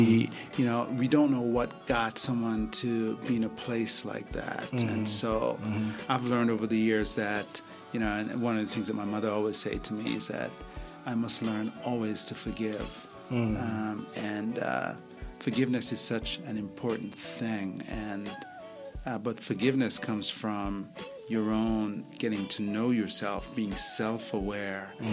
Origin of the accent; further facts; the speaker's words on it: Jamaica; now in United States; I grew up in Jamaica. I grew up in a fairly poor family and got an opportunity to come to this country